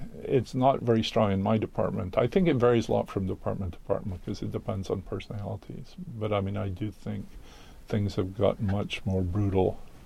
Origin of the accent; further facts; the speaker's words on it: United Kingdom; now in United States; it seemed quite foolish not to be an American citizen. I'm still a British citizen, so.